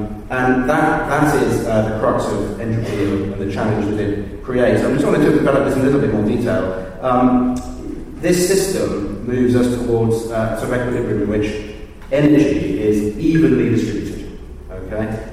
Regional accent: London, United Kingdom; gyratory just puts bad thoughts in my head as a Londoner.

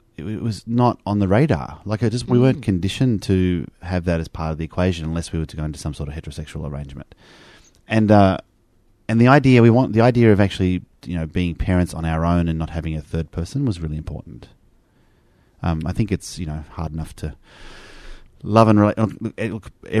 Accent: Australia; And we're both Australian

